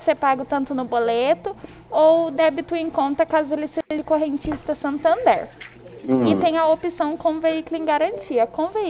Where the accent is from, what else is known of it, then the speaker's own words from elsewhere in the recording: Ribeirão Preto, São Paulo, Brazil; a gente é daqui de Ribeirão Preto.